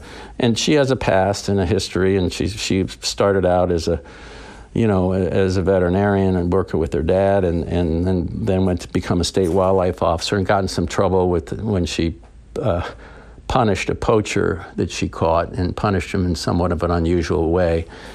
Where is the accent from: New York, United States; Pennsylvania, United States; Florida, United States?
Florida, United States; growing up in Florida, I always end up rooting for Mother Nature.